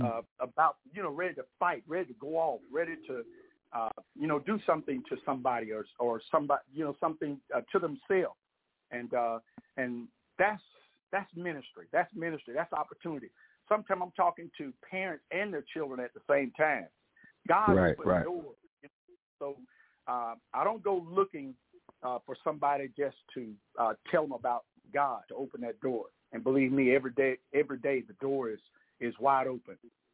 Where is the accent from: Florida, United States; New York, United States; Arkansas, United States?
Arkansas, United States; Palestine; I'm from Palestine, Arkansas.